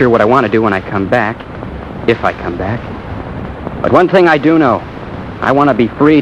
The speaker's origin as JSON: {"language": "English", "region": "Washington", "country": "United States", "said": "I come from Washington. The Pacific Ocean is our front yard."}